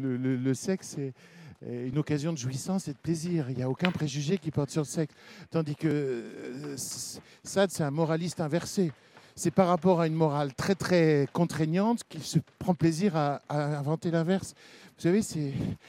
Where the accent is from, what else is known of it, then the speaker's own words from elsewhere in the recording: France; Je suis français, né en France, et avec une partie de ma vie en France. Et puis, j'ai une autre partie de ma vie qui est en Belgique